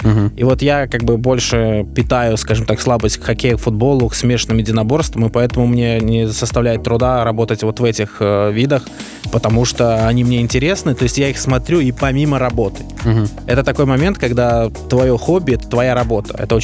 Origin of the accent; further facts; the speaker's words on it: Gomel, Gomel Region, Belarus; Я родом из Гомеля